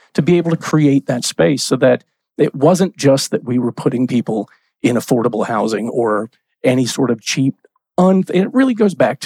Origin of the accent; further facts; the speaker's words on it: the South, United States; I grew up in the South, and as such, you know, I'm a little more steeped in that.